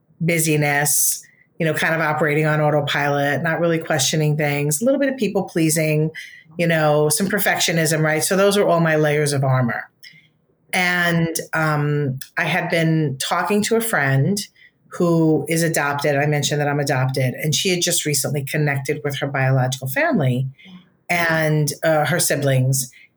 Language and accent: English; Queens, New York, United States; I mean, yeah, I'm a girl from Queens.